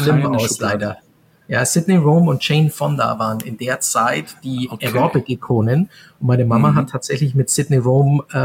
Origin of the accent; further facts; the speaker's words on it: Bavaria, Germany; accent: Bavarian; Ja, muss ich da mit Bayerisch reden oder kann ich ja ganz normal Hochdeutsch? Hochdeutsch kann ich eh nicht.